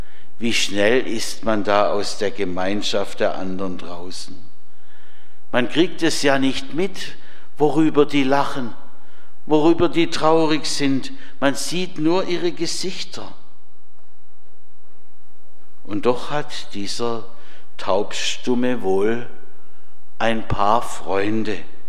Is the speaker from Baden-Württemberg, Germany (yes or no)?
yes; Baden-Württemberg, Germany; In der Gegend, wo ich herstamme, da gab es auch sowas wie die Mooswiese oder das Volksfest. Es hieß eben Wimpfener Talmarkt.